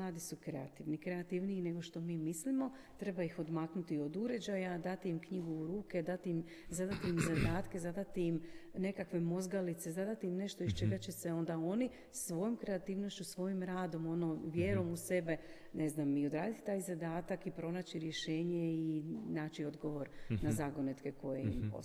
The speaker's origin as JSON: {"language": "Croatian", "town": "Zadar", "region": "Zadar County", "country": "Croatia", "tie": "born or raised there", "said": "Zadar je moj rodni grad. Zadar je grad koji me ono apsolutno obilježio kao srednju školku."}